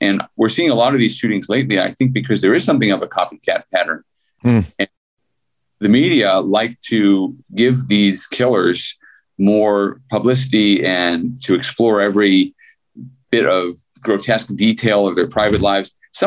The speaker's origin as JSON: {"language": "English", "town": "Skokie", "region": "Illinois", "country": "United States", "tie": "born or raised there", "said": "I grew up on the North Shore in Chicago. I grew up in Skokie, which is south of Highland Park."}